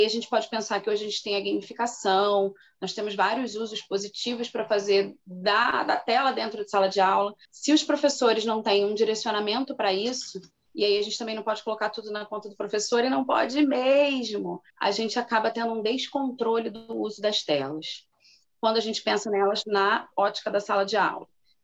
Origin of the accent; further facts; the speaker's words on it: Rio de Janeiro, Brazil; now in Teresópolis, Brazil; Eu sou do Rio de Janeiro, atualmente moro em Teresópolis, região serrana, mas sou originalmente da cidade do Rio de Janeiro, Rio Capital.